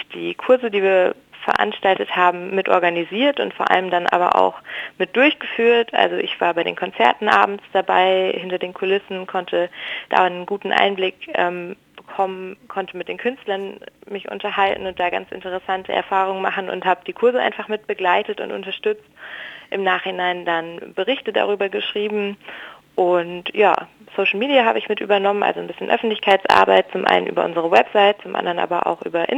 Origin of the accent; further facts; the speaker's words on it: Hesse, Germany; ich bin 18 und wie schon gesagt komme ich aus Hessen in der Nähe von Darmstadt.